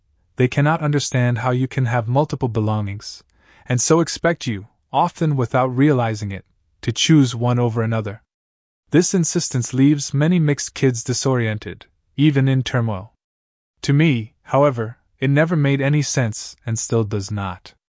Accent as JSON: {"language": "English", "region": "England", "country": "United Kingdom", "tie": "born or raised there", "said": "that growing up in England made me merely English"}